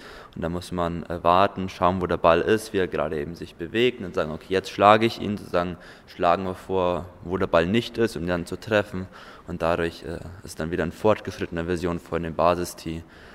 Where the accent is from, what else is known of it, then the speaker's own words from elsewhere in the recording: Vilshofen, Bavaria, Germany; ich komme aus Vilshofen und bin mit Maristengymnasium Fürstenzell hier